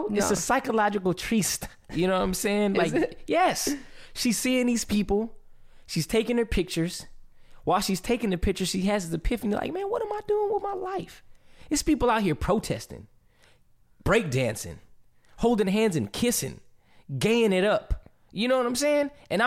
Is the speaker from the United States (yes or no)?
yes; Berkeley, California, United States; I'm from Berkeley, bro.